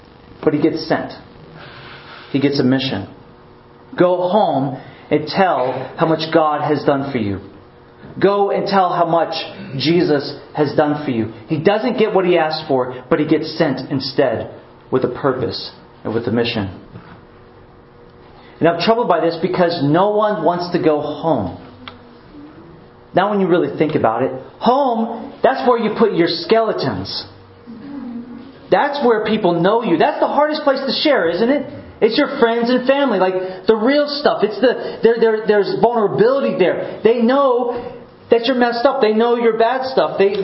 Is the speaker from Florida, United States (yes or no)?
yes; Dover, Florida, United States; I grew up in Dover, kind of right by Plant City. It's like the slums of Plant City. That's kind of where I grew up.